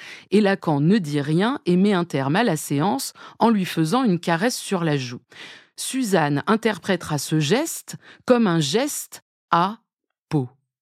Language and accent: French; France; Et en tant que Française, ça peut m'évoquer le gâteau à manger.